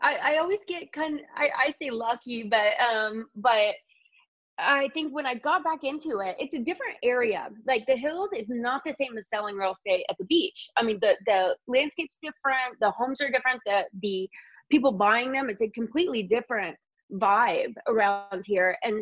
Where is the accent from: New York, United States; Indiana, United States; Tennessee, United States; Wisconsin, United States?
Indiana, United States; now in Los Angeles, United States; No, I'm from Indiana.